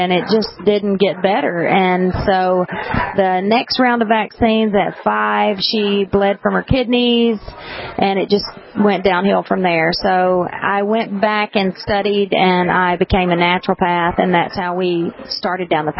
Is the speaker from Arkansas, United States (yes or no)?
yes; Arkansas, United States; I'm from South Arkansas, about 30 minutes from the Duck Dynasty boys.